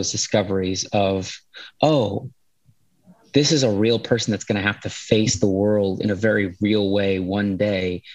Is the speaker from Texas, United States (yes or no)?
yes; Texas, United States; because I grew up in South Texas, which is pretty heavily Christian, but also heavily Catholic.